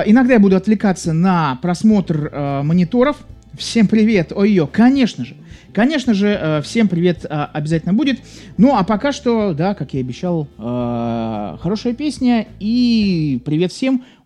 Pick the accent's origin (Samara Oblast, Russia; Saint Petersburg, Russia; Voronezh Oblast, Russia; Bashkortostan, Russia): Saint Petersburg, Russia; я из Санкт-Петербурга.